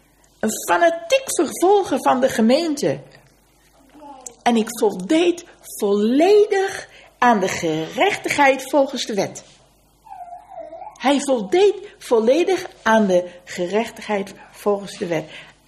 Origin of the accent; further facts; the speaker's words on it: East Netherlands, Netherlands; Ik kwam niet uit Rotterdam. Maar ik kwam uit het oosten van het land. Maar ik sprak geen dialect of zo.